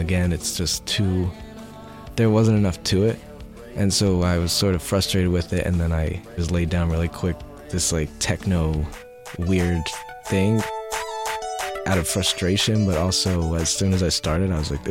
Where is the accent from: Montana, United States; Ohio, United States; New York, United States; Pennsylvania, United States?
Pennsylvania, United States; Philadelphia; I'm from Philadelphia.